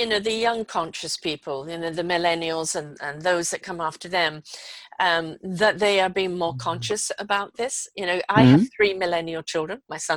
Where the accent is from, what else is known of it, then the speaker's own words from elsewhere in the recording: United Kingdom; You know, you're Japanese, I'm British.